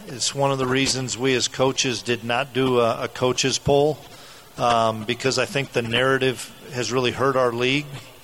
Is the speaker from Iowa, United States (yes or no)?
yes; Waterloo, Iowa, United States; I grew up in Waterloo, Iowa, and I was a Northern Iowa fan, and that's where I played, was at the University of Northern Iowa.